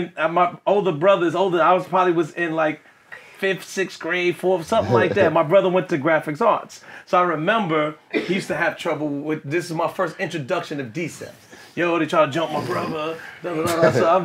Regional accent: Brooklyn, New York, United States; I'm from Fort Greene.

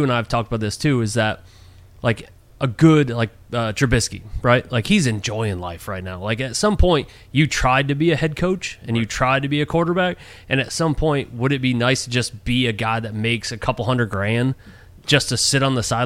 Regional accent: New York, United States; And I come originally from upstate New York, just on the border of Pennsylvania and New York, and raced up there for my entire life. My family is from up there.

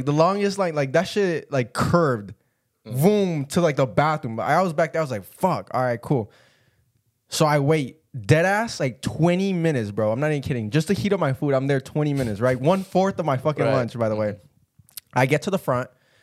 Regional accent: Atlanta, Georgia, United States; We are from Atlanta, dude, dead ass, dude.

